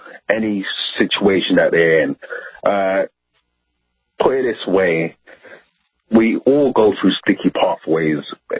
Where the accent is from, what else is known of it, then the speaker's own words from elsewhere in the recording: London, United Kingdom; I was brought up in Northwest London, so I know a lot of the corner roads, things like that.